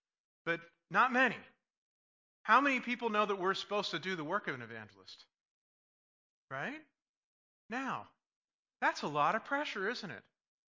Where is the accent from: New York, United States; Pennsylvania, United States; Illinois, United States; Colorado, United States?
New York, United States; I grew up outside of New York, which is even more aggressive than New Jersey, right?